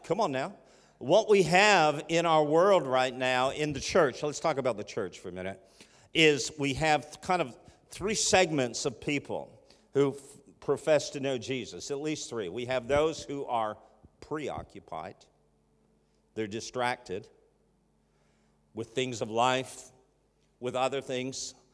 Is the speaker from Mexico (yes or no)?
no; Canada; We're from Canada, guys.